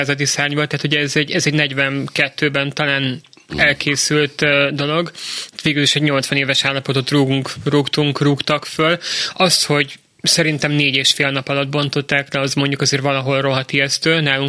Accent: Hungary; Magyarként nekünk ez ilyen mellbevágó.

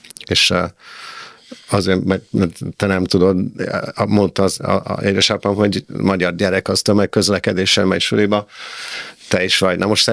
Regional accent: Florence, Tuscany, Italy; born there; Hungarian is a second language; a 70-es években költözött vissza Európába, Olaszországba, Firenzébe, ahol én születtem

